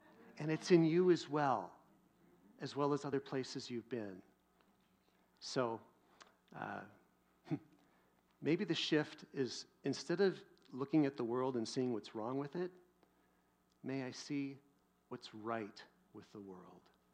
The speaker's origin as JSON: {"language": "English", "town": "Seattle", "region": "Washington", "country": "United States", "lives_now": "Idaho", "said": "it seems like when I tell people I'm from Seattle, it's just like, you must be so happy to get out of there"}